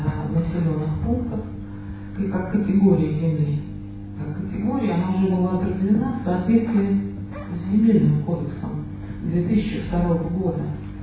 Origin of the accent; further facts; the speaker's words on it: Krasnogorsk, Moscow Oblast, Russia; born there; Причем я лично родилась здесь в Красногорске